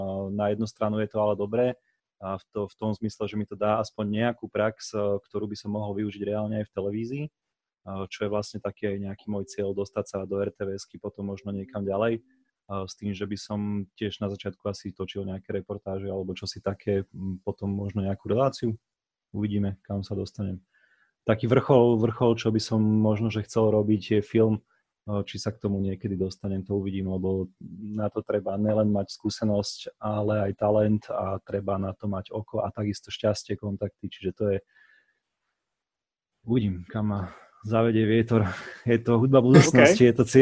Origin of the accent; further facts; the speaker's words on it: Bratislava, Bratislava Region, Slovakia; Narodil som sa v Bratislave, žijem tu skoro celý život. Skoro preto, lebo teraz momentálne kvázi žijem v Žiline, kde chodím na Žilinskú univerzitu v Žiline.